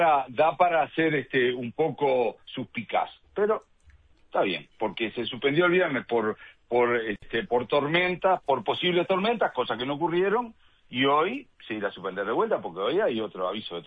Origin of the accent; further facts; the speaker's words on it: Uruguay; No queremos pensar que somos uruguayos de segunda.